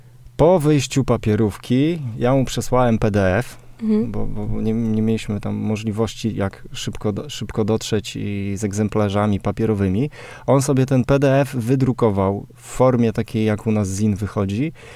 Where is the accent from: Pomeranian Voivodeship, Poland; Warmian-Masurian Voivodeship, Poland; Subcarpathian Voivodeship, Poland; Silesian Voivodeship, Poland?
Warmian-Masurian Voivodeship, Poland; Olsztyn; na swoje miasto Olsztyn